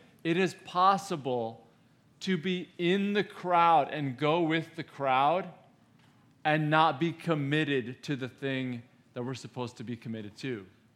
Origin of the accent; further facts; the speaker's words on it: Illinois, United States; I'm from Illinois. I'm an Illini fan.